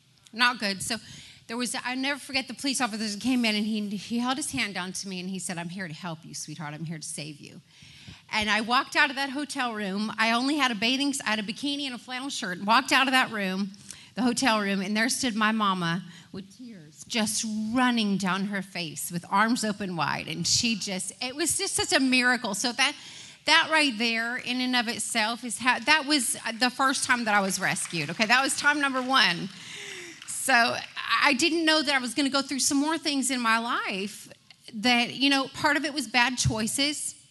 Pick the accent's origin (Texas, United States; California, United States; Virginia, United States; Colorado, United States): California, United States; I am from Southern California.